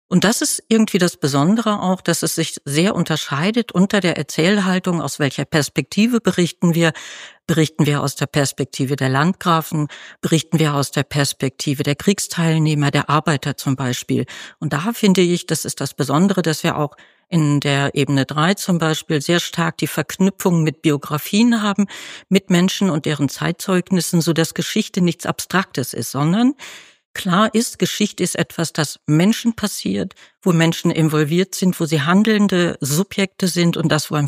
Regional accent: Trendelburg, Hesse, Germany; born there; Ja, ich bin ein Nordhessen-Pflänzchen, kann man so sagen. Ich bin in Deisel geboren, Trendelburg-Deisel, was hier im Landkreis Kassel liegt, nahe bei Hofgeismar.

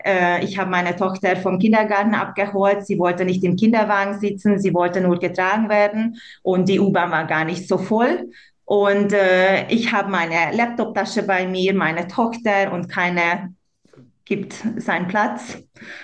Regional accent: Hungary; now in Austria; die Hebammensystem ist ganz anders in Ungarn als in Österreich oder in Deutschland, weil bei uns in Ungarn die Hebamme

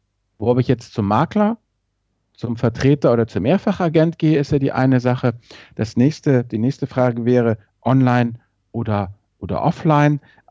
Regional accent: Rhineland, Germany; Und ich bin ja als Rheinländer

